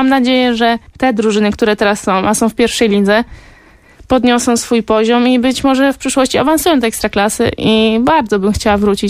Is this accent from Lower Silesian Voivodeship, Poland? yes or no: no; Gdańsk, Pomeranian Voivodeship, Poland; Oczywiście, że jestem gdańszczanką. W Gdańsku się urodziłam, cały czas tu mieszkam, trenuję